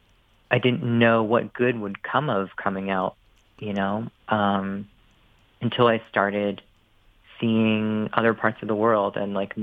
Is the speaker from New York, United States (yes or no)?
yes; New York, United States; And I grew up outside New York City. You know, I was like 20 miles outside New York, and it's a very, macho, Catholic, just kind of like old school New York suburb